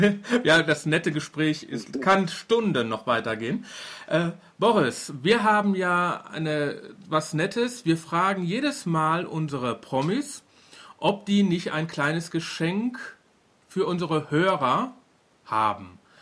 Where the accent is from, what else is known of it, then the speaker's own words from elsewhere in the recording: Duisburg, North Rhine-Westphalia, Germany; Ich komme ja aus Duisburg. Das ist ja, kann man ja schon als Stadt bezeichnen.